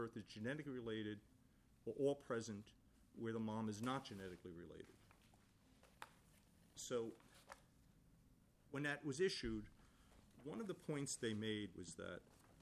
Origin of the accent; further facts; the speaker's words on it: New Jersey, United States; The draft of the model bill mirrors recommendations that were made in my state. I'm from New Jersey.